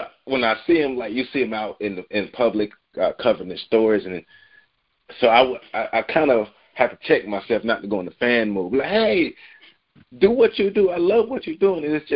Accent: Tallahassee, Florida, United States; because growing up in Tallahassee, it was just Carmen Cummings.

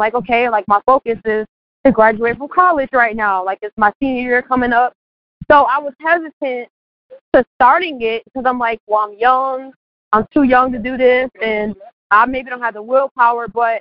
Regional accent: St. Petersburg, Florida, United States; born and raised in St. Petersburg, Florida. I'm a native.

